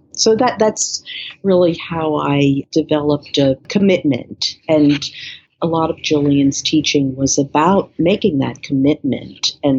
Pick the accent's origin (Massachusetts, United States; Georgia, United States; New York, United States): New York, United States; New York City; I grew up in New York City.